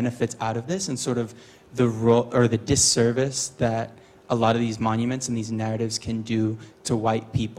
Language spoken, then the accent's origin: English; Atlanta, Georgia, United States; I'm from Atlanta, Georgia, and I study economics.